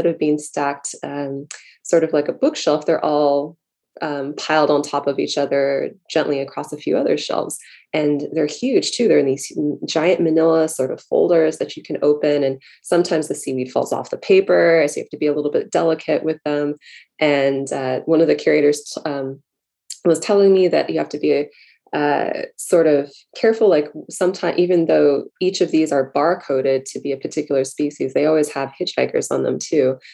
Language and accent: English; San Diego, California, United States; My encounters with seaweed started a very long time ago, just as a child growing up in San Diego.